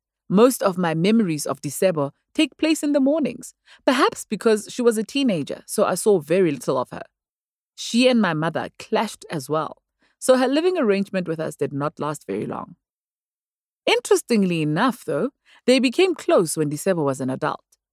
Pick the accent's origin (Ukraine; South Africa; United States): South Africa; Thaba Nchu, Free State; born there; I was born in Moroka Hospital in Thabantsho, where my mother worked.